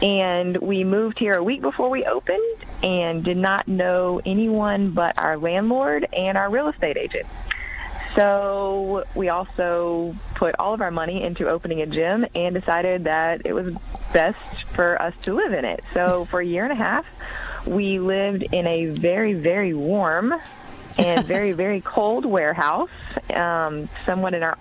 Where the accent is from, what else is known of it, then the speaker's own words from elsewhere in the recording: Texas, United States; I am from Texas.